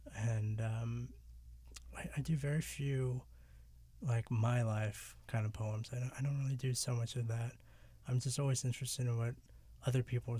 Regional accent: Washington, District of Columbia, United States; also born or lived in Santiago, Chile; So I was born in Santiago, Chile, and I was adopted when I was like 2 years old and lived in Washington, D.C., grew up there.

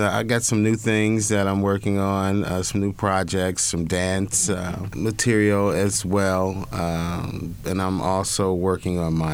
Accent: Cincinnati, Ohio, United States; Yeah. Okay. Cincinnati, Ohio, Funk Town.

